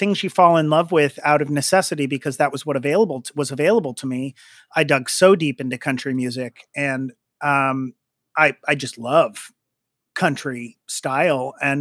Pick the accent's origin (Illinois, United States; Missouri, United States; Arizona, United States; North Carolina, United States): Missouri, United States; Trenton; You don't see anybody that you don't know there, you know?